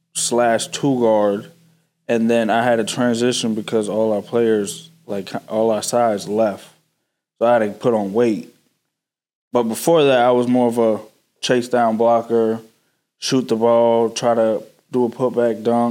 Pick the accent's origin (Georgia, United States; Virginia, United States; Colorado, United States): Virginia, United States; So me breaking my hand 8 hours from, I'm from Virginia, so 8 hours from, like, my support really was tough.